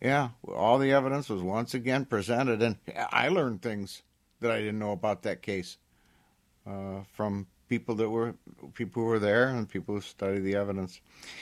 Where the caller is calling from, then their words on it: Dearborn, Michigan, United States; I'm broadcasting from Dearborn, Michigan